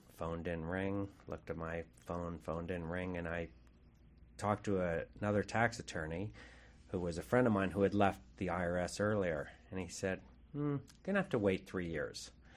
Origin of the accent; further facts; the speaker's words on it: Pittsburgh, Pennsylvania, United States; now in Seattle, United States; I moved here from Pittsburgh, PA, in 1983 when Seattle was a nice, livable, fun city, small town.